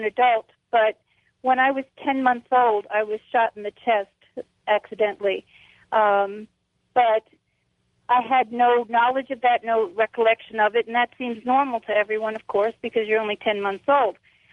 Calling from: New Mexico, United States; I'm calling from New Mexico.

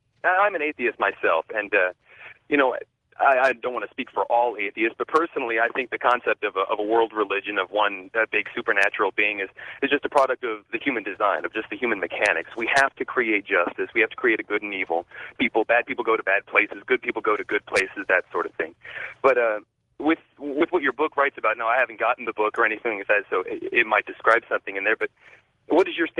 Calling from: Huntsville, Texas, United States; I'm calling from Huntsville, Texas.

